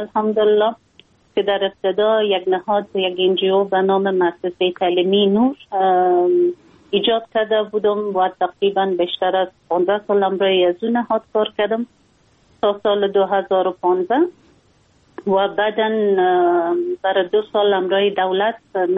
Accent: Afghanistan; ما یک خانم مسلمان هستم، از افغانستان هستم

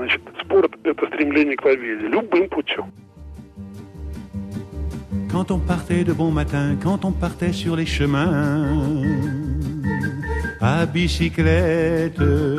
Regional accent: Russia; я вот из России

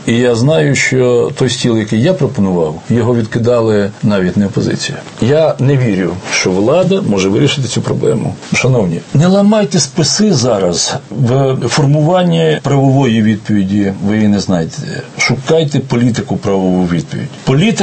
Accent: Sumy Oblast, Ukraine; та й, можливо, частина моєї рідної Сумщини.

